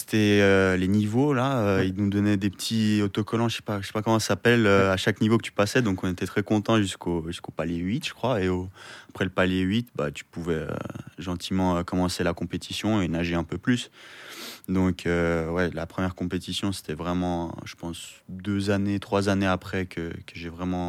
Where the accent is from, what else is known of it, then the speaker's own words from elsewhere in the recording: Geneva, Switzerland; Ouais, je suis genevois, je suis né à Genève, j'ai toujours vécu ici. J'ai commencé la natation à Genève, j'ai tout fait à Genève en fait. J'ai ma famille, mes amis à Genève, j'ai étudié et nager à Genève.